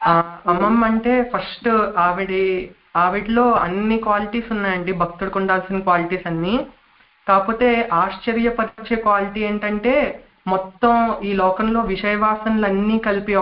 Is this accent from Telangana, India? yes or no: no; Palakollu, Andhra Pradesh, India; born there; నేను పాల్కోల్లో విజయలక్ష్మి హాస్పిటల్లో పుట్టానండి.